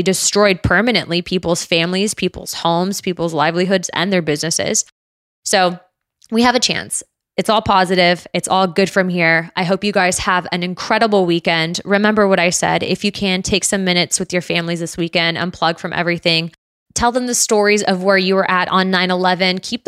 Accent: California, United States; Remember, I grew up in California.

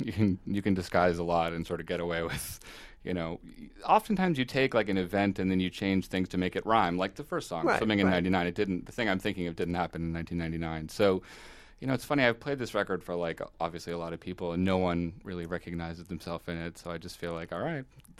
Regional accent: Berkeley, California, United States; I was just thinking about this trip I took to my hometown, which is Berkeley, and it's a really beautiful town

